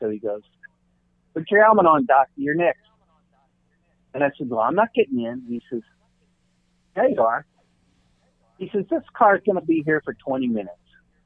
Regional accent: Ohio, United States; I grew up in Ohio, so all my friends come to the race.

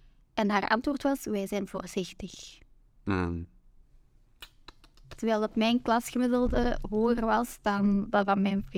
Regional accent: Mol, Flanders, Belgium; ik ben geboren en getogen in Mol. Mijn opa is in de jaren 70 naar Mol gekomen om in de mijn te werken in Beringen.

